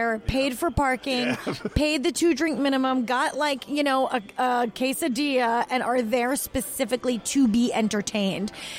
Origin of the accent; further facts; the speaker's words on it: West Palm Beach, Florida, United States; I grew up in West Palm Beach. I went to high school in West Palm down south